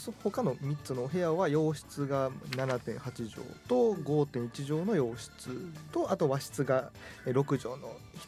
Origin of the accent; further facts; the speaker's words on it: Kyoto, Japan; 一応生まれも育ちも京都にございまして